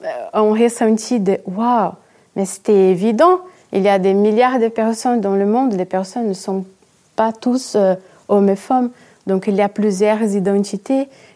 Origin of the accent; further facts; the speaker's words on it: Brazil; French is a second language; Donc je suis brésilienne, je suis née une femme à la campagne, très éloignée, dans un petit village